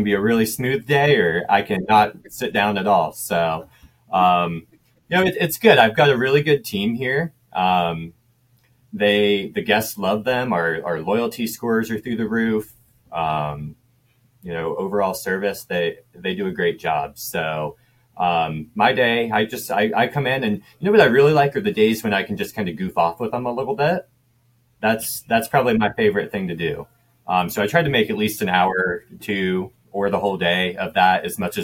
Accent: Ohio, United States; also born or lived in Tampa; I'm not. I actually grew up in Ohio, rural Ohio. Not even really any hotels where I grew up. So. But I moved down to Tampa for a while

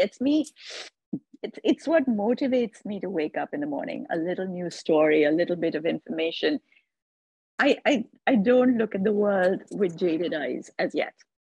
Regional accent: India; I have a lot of the problems that we as Indian women have.

